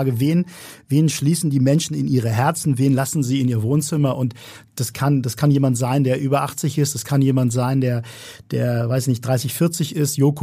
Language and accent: German; Hamburg, Germany; Hamburg ist und bleibt meine Heimat.